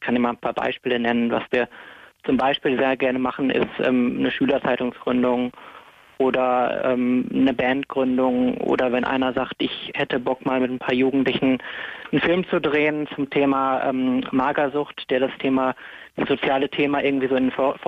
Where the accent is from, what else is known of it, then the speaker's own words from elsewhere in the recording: Essen, North Rhine-Westphalia, Germany; now in Munich, Germany; Na, ich komme eigentlich aus Essen.